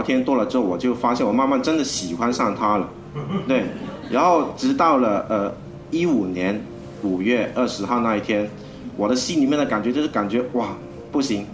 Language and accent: Chinese; Zhongshan, Guangdong, China; 我们都是来自广东中山的。